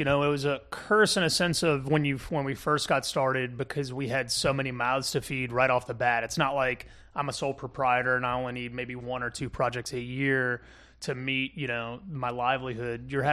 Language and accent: English; Kenner, Louisiana, United States; We're both Kenner boys.